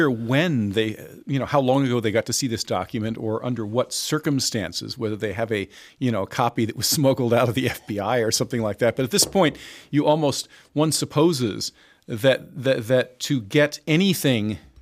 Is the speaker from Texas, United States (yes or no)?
no; Washington, District of Columbia, United States; born there; I was born in the District of Columbia, so I like to tell people I'm a U.S. citizen, but I was not born in the United States, which used to be technically true.